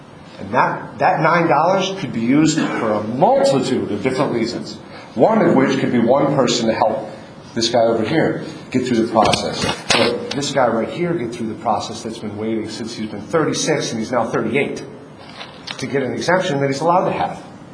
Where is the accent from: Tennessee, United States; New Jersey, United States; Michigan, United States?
New Jersey, United States; Newfoundland; I'm from Newfoundland, New Jersey, part of West Milford.